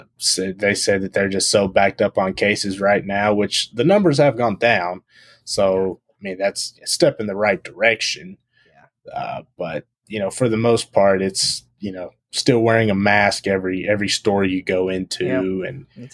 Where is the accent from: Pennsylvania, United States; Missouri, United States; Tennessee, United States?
Tennessee, United States; now in Orlando, United States; I was born and raised in Tennessee and lived there for pretty much my whole life.